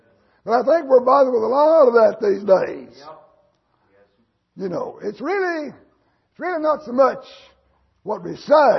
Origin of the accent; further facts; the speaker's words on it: United States; I praise God again that I was born and raised in America.